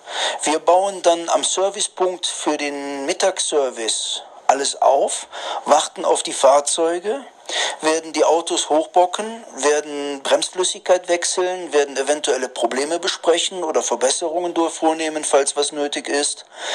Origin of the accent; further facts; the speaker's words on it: Germany; moved away as an adult; now in Mexico; Man hat mir als Deutscher irgendwo natürlich das Sicherheitsdenken immer eingeimpft.